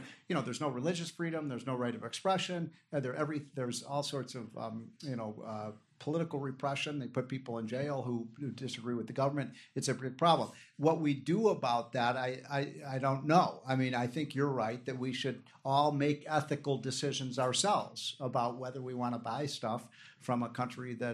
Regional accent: United States; I want to buy stuff in America. That's my right as an American.

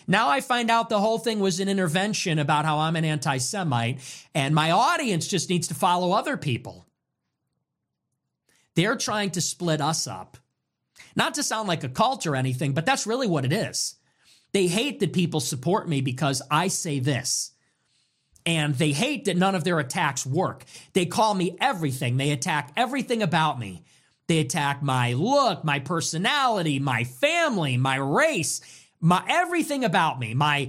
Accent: Chicago, Illinois, United States; I know I'm from Chicago. We're not two-faced here in Chicago.

